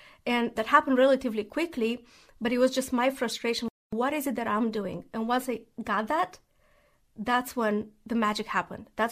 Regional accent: Moldova; English is a second language; now in United States; I'm originally from Moldova. It's a very teeny tiny small country in Eastern Europe. It's between Romania and Ukraine.

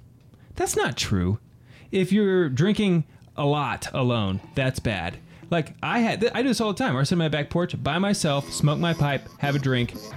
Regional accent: United States; Come on. I'm American.

